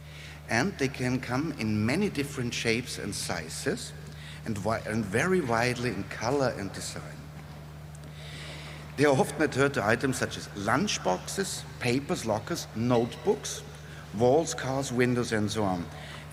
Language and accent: English; Austria; English is a second language; So, I'm coming from Austria. And so the German, Austrian, or German-speaking community is a little bit closer to me.